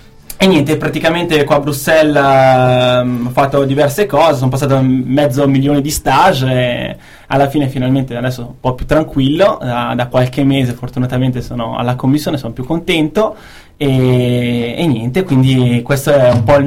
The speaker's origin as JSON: {"language": "Italian", "town": "Cesano Maderno", "region": "Lombardy", "country": "Italy", "said": "Vengo da Cesano Maderno, in provincia di Milano, e anzi di Monza e Brianza, perché qua cambia la provincia ogni giorno."}